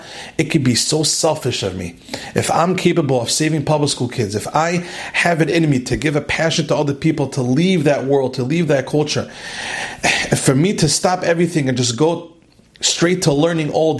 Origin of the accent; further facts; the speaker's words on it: Lakewood, New Jersey, United States; I told him … I'm from Lakewood.